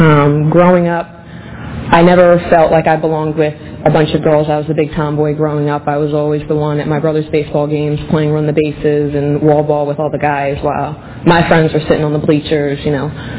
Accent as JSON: {"language": "English", "region": "Pennsylvania", "country": "United States", "tie": "born or raised there", "said": "I grew up outside of Philadelphia."}